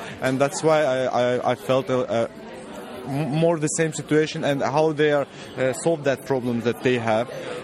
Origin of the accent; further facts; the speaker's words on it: Azerbaijan; I'm from Azerbaijan.